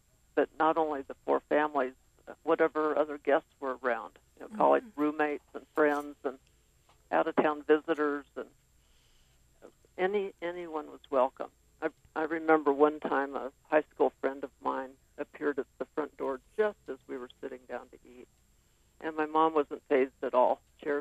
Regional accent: Salem, Oregon, United States; Salem, Oregon. It was a wonderful place to grow up. As you know, it's Oregon's capital city.

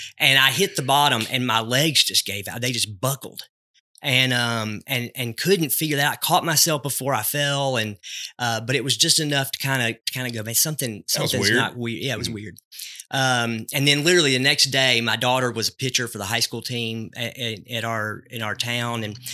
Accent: Ivinsville, Kentucky, United States; also born or lived in Northwest Tennessee; Born and raised in Ivinsville, Kentucky, pastored for 7 years here in Hayden at First Baptist Hayden. Spent the last 10 years up in Northwest Tennessee trying to evangelize Vol fans.

